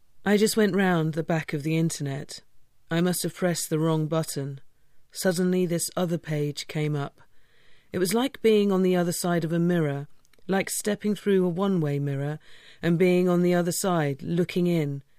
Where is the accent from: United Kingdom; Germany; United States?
United Kingdom; Hastings, South East England; now in London, United Kingdom; No, I grew up in Hastings, which is the poor cousin at the wedding of Brighton, but I live in London.